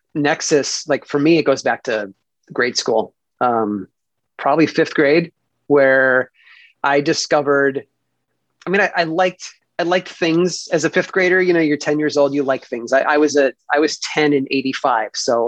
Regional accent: Midwest, United States; I grew up in the Midwest. It was the sort of place where you had to jump in your car and drive like an hour to the nearest mall.

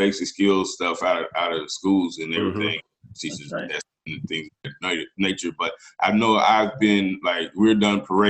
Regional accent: Melbourne, Florida, United States; Born and raised in Melbourne, Florida. Shout out to Melbourne.

